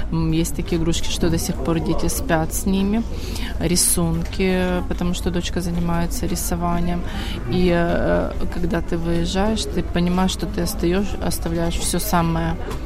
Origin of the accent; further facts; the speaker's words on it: Berdiansk, Zaporizhzhia Oblast, Ukraine; Я из Бердянска